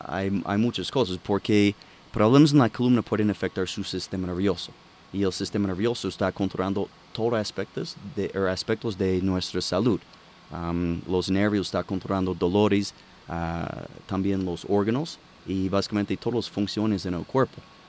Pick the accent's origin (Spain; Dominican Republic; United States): United States; Dallas, Texas; Spanish is a second language; moved away as an adult; now in Colombia; Yo soy de Dallas, Texas.